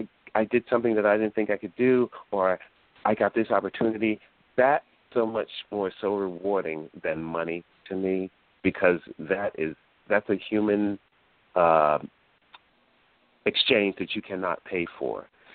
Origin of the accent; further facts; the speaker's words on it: New York, United States; also born or lived in Los Angeles, United States; I'm from New York. I was raised and born in New York, but I lived in L.A. for about over 20 years. And I just moved back home